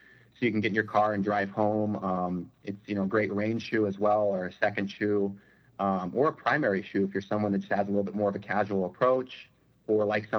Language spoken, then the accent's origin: English; California, United States; I'm from the Redwoods. I'm from Northern California.